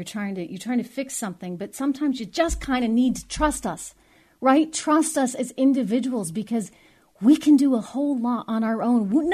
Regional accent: New Hampshire, United States; I'm born and raised in New Hampshire, even a Miss New Hampshire, believe it or not.

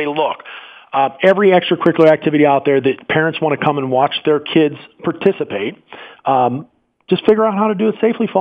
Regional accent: Mount Pleasant, United States; In my hometown, Mount Pleasant

